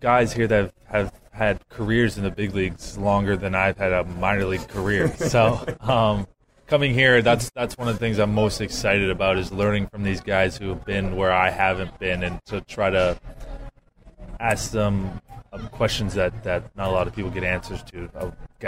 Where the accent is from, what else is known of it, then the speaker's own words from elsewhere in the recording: Victoria, British Columbia, Canada; now in United States; I got my time on the island, because I'm from Victoria, British Columbia, so it's on an island.